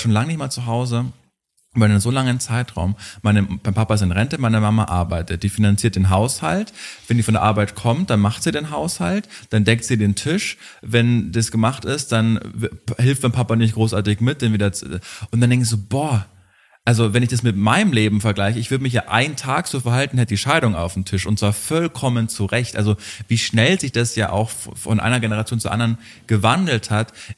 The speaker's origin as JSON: {"language": "German", "region": "Bavaria", "country": "Germany", "tie": "born or raised there", "said": "ich komme ja gerade aus meiner alten Heimat, ich war gerade eine Woche lang in Bayern bei meinen Eltern"}